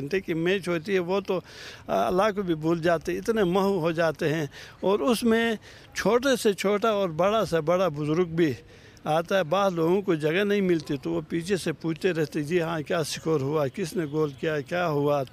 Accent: Gilgit, Gilgit-Baltistan, Pakistan; میرا تعلق ہے گلگت مرکز میں, میرا گھر ہے یہاں, میری پیدائش ہے.

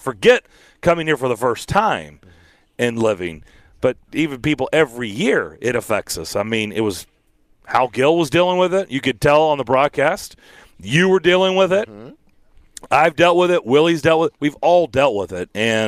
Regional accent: Lexington, Kentucky, United States; also born or lived in Cleveland; now in Tennessee; I grew up in Lexington, Kentucky. Mm-hmm. I lived in Cleveland, Ohio before coming here.

